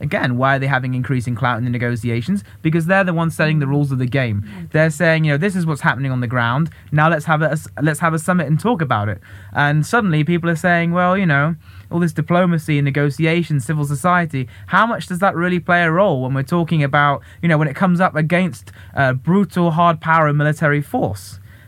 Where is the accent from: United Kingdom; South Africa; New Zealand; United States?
United Kingdom; born there; the UK, which, as you can tell from my accent, is the country where I was originally born.